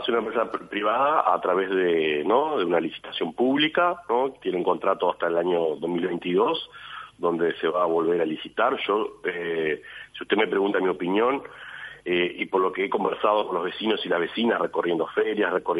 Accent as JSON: {"language": "Spanish", "town": "Bella Unión", "region": "Artigas", "country": "Uruguay", "tie": "born there", "said": "yo soy nacido en Bella Unión."}